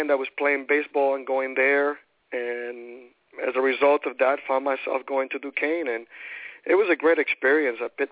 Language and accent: English; Puerto Rico; I'm from Puerto Rico. Grew up in Puerto Rico and pretty much self-taught.